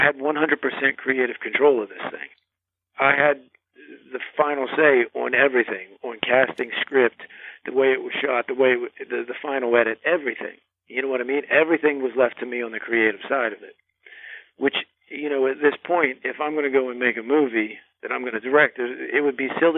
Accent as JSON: {"language": "English", "region": "West Virginia", "country": "United States", "tie": "born or raised there", "said": "growing up in West Virginia, you know, it's been all over the news for years and years."}